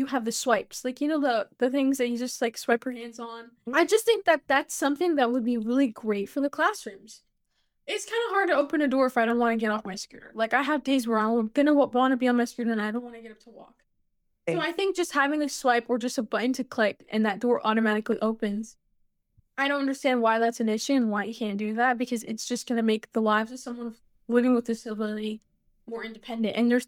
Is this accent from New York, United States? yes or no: yes; Brooklyn, New York, United States; I'm from Brooklyn. I'm from Williamsburg. I'm a New Yorker.